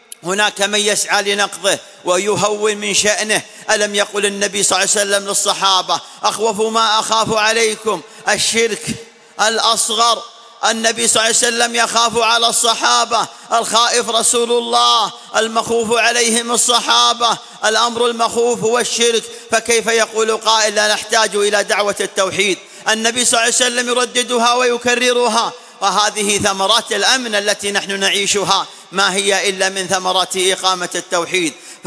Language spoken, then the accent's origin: Arabic; Saudi Arabia; إنهم يسعون أن يكون في بلادنا المملكة العربية السعودية شيء من الفوضى